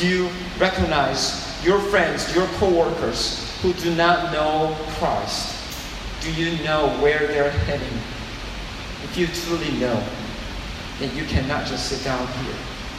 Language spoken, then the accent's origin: English; South Korea; I'm from Korea, by the way. I love Korean food.